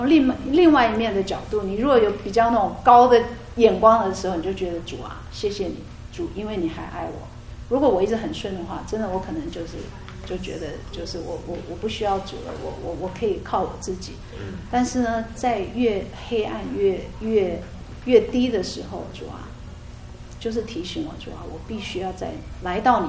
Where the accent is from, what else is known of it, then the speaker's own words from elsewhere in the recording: China; 这个我们中国人很喜欢讲这个负能量啊